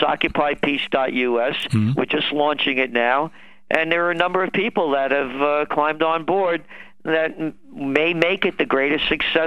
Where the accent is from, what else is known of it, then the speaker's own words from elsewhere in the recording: United States; Again, I'm an American, and I believe in what the founding fathers of this country established